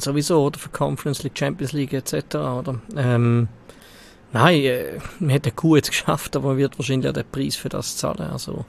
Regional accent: Valais, Switzerland; Gut als Walliser.

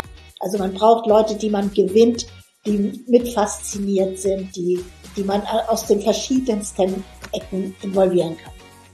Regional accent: Hamburg, Germany; Ja, ich komme aus Hamburg hier und sitze in meinem Gemeinschaftsbüro

